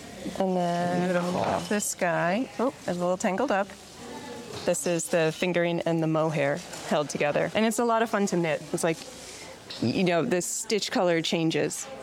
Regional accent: Portland, Maine, United States; I'm from Portland, Maine, and I run a shop called Port Fiber

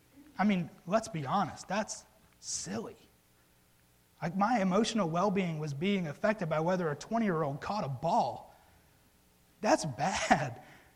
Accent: Mississippi, United States; And I'm from Mississippi, sort of, and I spent 10-ish years there.

